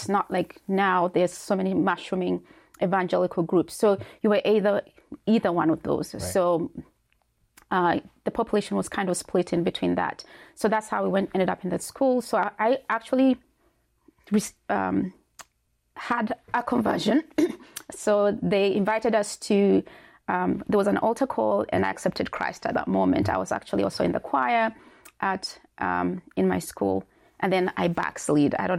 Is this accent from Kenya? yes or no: yes; Kenya; also born or lived in Uganda; I was born in Uganda, though I was raised in Kenya. I was born in a Catholic family.